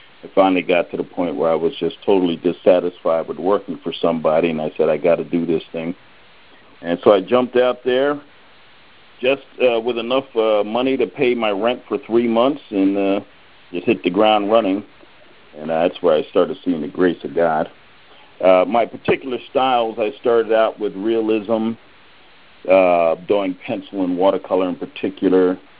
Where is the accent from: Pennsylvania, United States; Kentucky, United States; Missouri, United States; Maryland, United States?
Pennsylvania, United States; Exton; I'm from Exton, Pennsylvania.